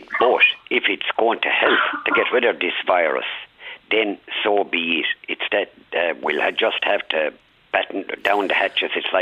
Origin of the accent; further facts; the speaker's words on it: Ireland; and as Irish people, that's my look, I'm only an ordinary Joe Soap